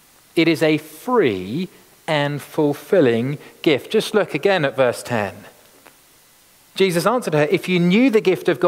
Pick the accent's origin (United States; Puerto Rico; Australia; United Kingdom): United Kingdom; I guess we talk about it because we're British.